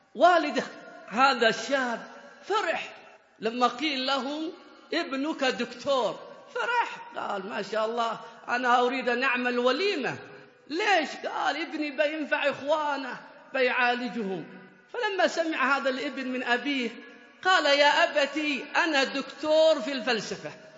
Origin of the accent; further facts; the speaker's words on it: Hadhramaut, Yemen; حتى من الطرائف هذه حصلت عندنا في حضرموت